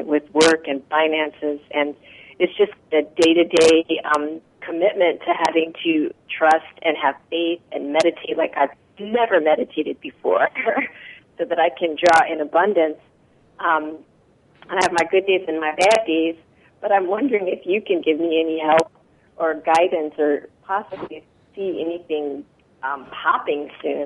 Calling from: California, United States; Oh, I'm calling from California.

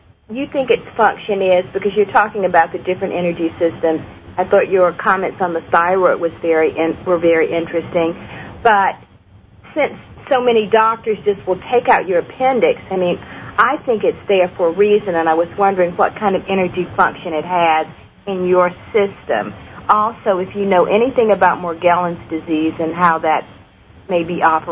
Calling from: Charlotte, North Carolina, United States

